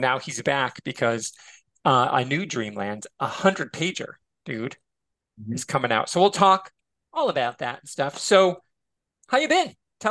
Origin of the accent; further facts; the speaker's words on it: Michigan, United States; You know, and I grew up in Michigan where it's like, there's Canada.